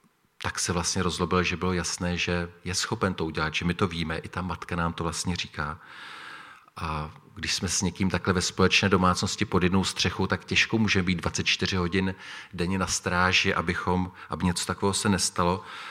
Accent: Tábor, South Bohemian Region, Czechia; jsem z Tábora, jak už to je zaznělo, mám tady manželku, máme 4 děti a jsem v Táboře ve staršostvu.

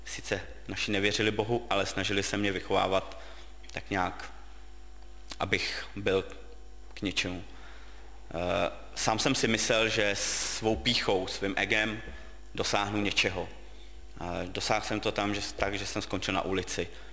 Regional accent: Teplice, Ústí nad Labem Region, Czechia; je mi 38 let a pocházím z Teplic.

